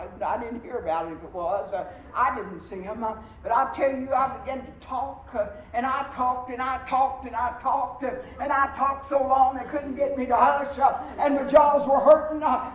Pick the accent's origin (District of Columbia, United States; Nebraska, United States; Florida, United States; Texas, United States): Texas, United States; born there; also born or lived in California; After that, I was born in Texas. My folks went to California, and then we came back to Texas. And I've been here till I had to move away.